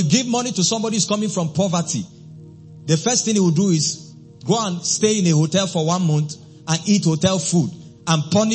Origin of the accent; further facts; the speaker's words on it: Lagos, Nigeria; also born or lived in Port Harcourt / Maiduguri; I've lived in different parts of Nigeria. I was born in Lagos. I lived in Lagos, went to Port Harcourt, came to Maiduguri.